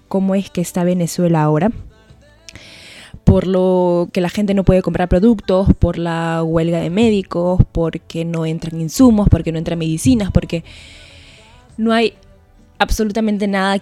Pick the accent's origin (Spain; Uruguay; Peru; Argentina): Peru; siendo peruana